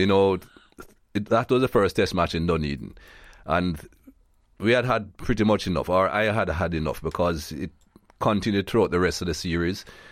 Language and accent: English; Jamaica; now in United States; I'm proud Jamaican, of course. Mm. And I still have my Jamaican passport. I live in the U.S. now, but I still travel on my Jamaican passport